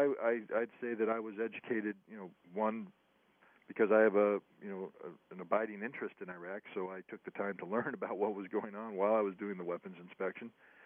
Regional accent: United States; But again, just as an American Marine, a former Marine, we're trained always to protect civilian populations

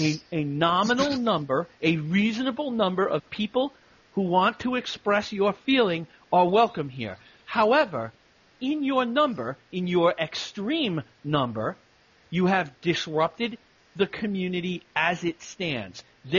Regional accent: New York, United States; I'm still a New Yorker, but I made a decision to go this route.

